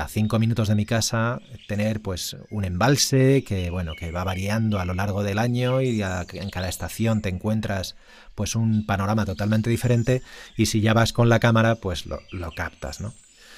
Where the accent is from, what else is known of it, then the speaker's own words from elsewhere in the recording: Madrid, Community of Madrid, Spain; Justo desde hace año y medio nos salimos, mi familia y yo, nos salimos de Madrid, donde vivíamos de siempre, a las faldas de la sierra, en el norte de Madrid